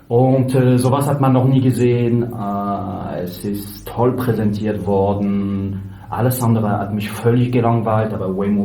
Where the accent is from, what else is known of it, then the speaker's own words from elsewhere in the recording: France; accent: French; German is a second language; Ich bin Franzose, deshalb dieser französischen Akzent und die grammatischen Fehler, die ich nicht loskriegen kann.